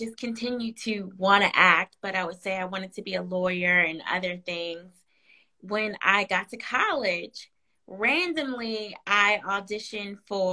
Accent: New York, United States; now in Atlanta, United States; I am an actress here in Atlanta, but I am from New York, or I spent most of my life there. I am also a Christian.

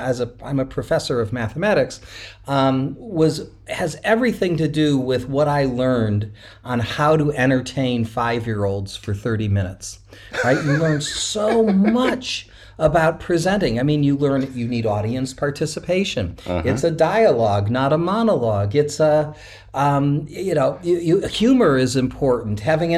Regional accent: Cleveland, Ohio, United States; Yeah, I grew up in Cleveland, Ohio.

